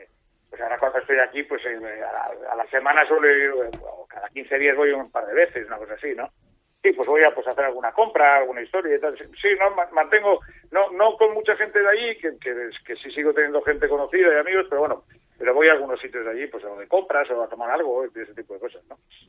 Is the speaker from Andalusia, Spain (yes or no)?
no; Madrid, Community of Madrid, Spain; also born or lived in Torrelavega; Yo nací en Torrelavega, lo que pasa es que es verdad que he vivido siempre en Madrid